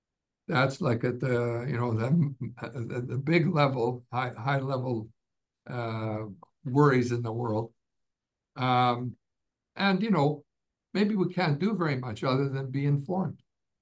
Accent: Canada; born there; I came from Ukrainian background. I was born in Canada, but my parents came from Ukraine.

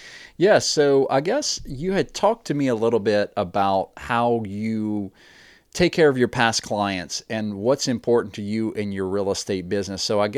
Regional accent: Lafayette, Louisiana, United States; I'm a realtor from South Louisiana in Cajun Country, Lafayette, Louisiana.

